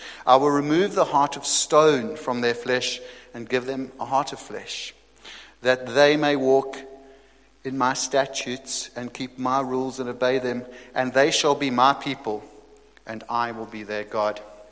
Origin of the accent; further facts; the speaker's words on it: South Africa; And we grew up in South Africa, as you know.